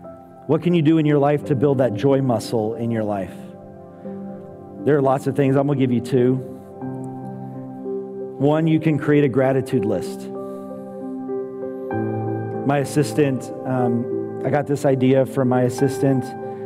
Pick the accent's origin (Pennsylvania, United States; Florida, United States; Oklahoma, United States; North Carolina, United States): North Carolina, United States; But growing up in North Carolina, you had two options: Duke Blue Devils or the Carolina Tar Heels.